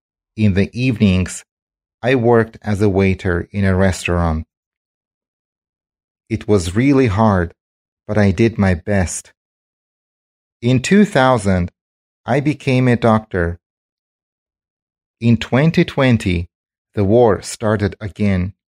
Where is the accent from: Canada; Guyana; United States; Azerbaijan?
Azerbaijan; Shusha; English is a second language; now in Baku, Azerbaijan; Today, I'm back to my hometown, Shusha. 28 years ago, the war started, and I left Shusha with my family. We came to Baku.